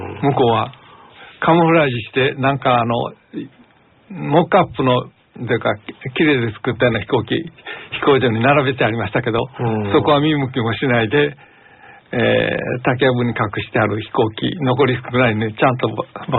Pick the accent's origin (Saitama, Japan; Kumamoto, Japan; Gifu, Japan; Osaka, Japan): Osaka, Japan; Toyonaka; まあ、あの岡町という。生まれて、戦争中も、はい、そこで過ごしましたから